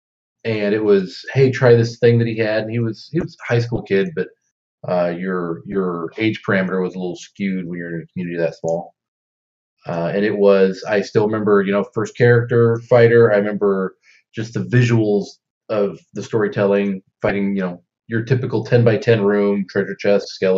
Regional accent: Midwest, United States; so during again growing up in the Midwest, all of the cultural things from the coasts took a while to get to the center of the country.

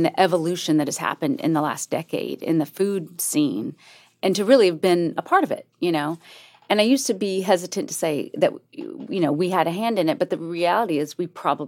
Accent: Florida, United States; now in New York City, United States; I grew up in Northwest Florida.

